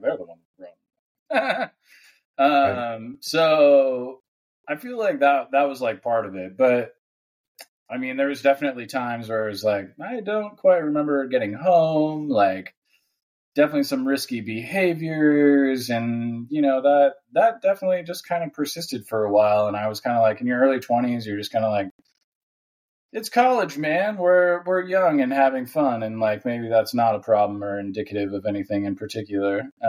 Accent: Ventura, California, United States; now in Danville, United States; I live in Danville, California. I'm a California native. I grew up in Ventura, California, in SoCal. Went to Ventura High.

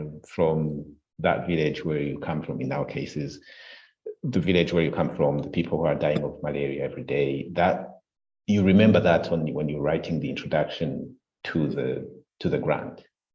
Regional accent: Burundi; English is a second language; because I come from Burundi, it's a French speaking, and there was that question, can he do a master's in English?

